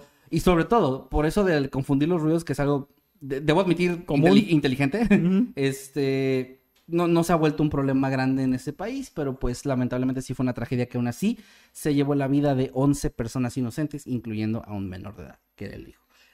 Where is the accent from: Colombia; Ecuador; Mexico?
Mexico; me voy a morder la lengua como mexicano